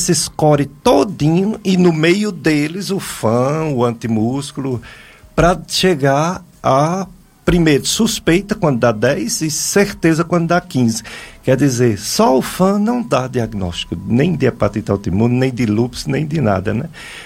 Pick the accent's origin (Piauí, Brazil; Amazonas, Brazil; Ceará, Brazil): Ceará, Brazil; Juazeiro do Norte; Romeiro nativo, também sou daqui mesmo, do Juazeiro.